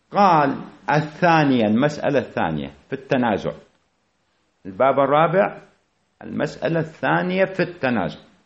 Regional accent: Iraq; accent: Iraqi; بلهجتنا العراقية يسموه مكاري

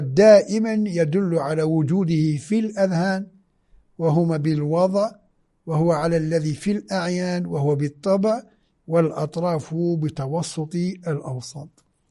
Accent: Algeria; moved away as an adult; now in Qom, Iran; أول ما دخلت الحوزة في قم المقدسة وأنا جئت من الجزائر بذهنية جامعية، كنت أدرس في الجامعة الفيزياء النظرية

